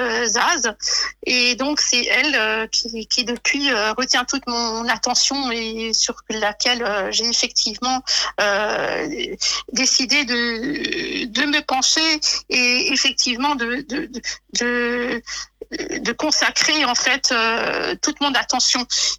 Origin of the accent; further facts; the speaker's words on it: Mulhouse, Grand Est, France; parce que je suis née dans les 70s. Hein. Et donc, par la suite, mon premier concert était celui de … dans ma ville natale de Mulhouse.